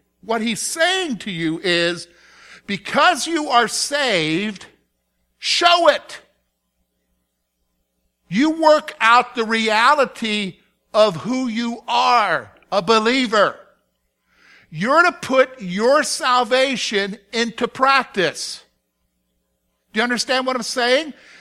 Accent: South Carolina, United States; Young …, growing up in South Carolina, doing something stupid at school or something stupid in the neighborhood

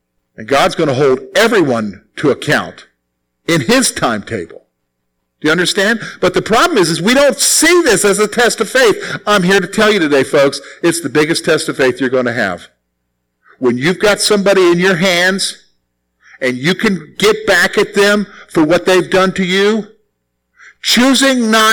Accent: the South, United States; I remember back as a kid growing up in the South.

